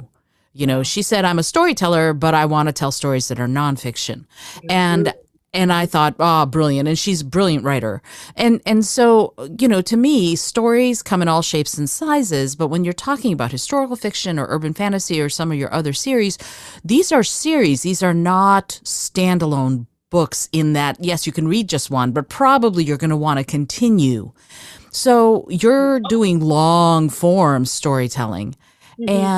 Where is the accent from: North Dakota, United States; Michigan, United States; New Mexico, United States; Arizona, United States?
Michigan, United States; I grew up in Michigan